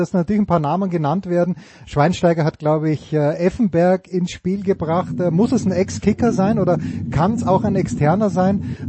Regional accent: Austria; ich bin Österreicher

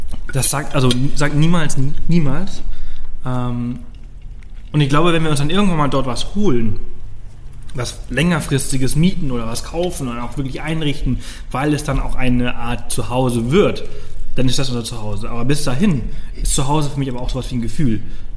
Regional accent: Spain; now in Germany; Ich komme aus Spanien, ich bin Spanier.

